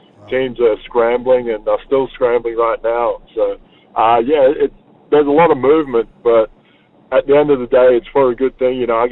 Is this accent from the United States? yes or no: no; Australia; growing up in Australia